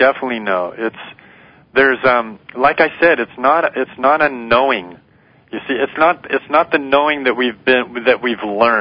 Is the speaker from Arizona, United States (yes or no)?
yes; Arizona, United States; moved away as an adult; also born or lived in California; I'm originally from Arizona.